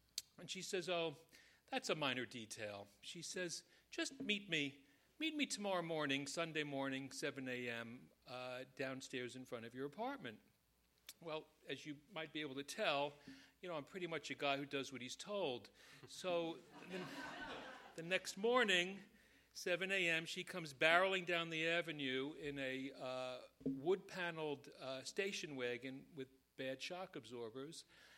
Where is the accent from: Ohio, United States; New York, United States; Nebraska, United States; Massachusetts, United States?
New York, United States; And I had just moved back to New York, my hometown, and I had opened a small office, and I had no patients.